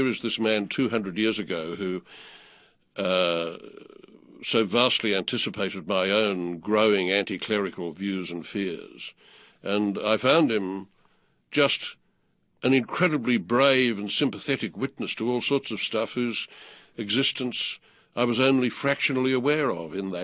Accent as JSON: {"language": "English", "country": "Australia", "said": "which even I, as an Australian teenager, had heard"}